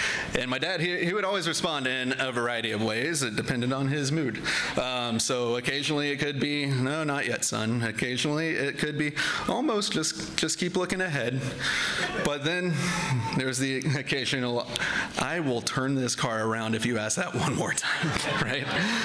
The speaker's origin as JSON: {"language": "English", "region": "Florida", "country": "United States", "tie": "born or raised there", "said": "We're originally from Central Florida. We're like Lake Nona Unicorn, sort of, in that way. And growing up in Central Florida was actually pretty cool."}